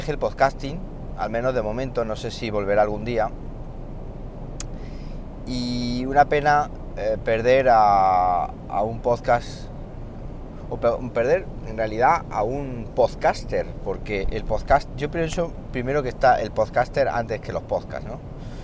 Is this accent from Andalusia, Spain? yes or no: yes; Andalusia, Spain; Ya sabéis que yo soy de la Sierra de Segura, de allí de Jaén.